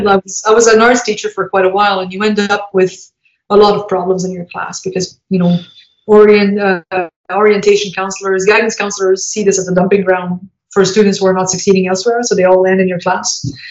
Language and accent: English; Ontario, Canada; well, I came from Ontario